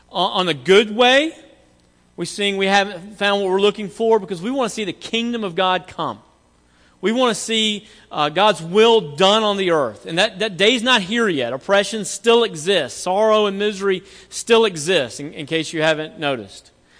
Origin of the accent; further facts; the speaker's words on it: the South, United States; accent: Southern; they just wanted me to hear me say Jesus in my southern accent.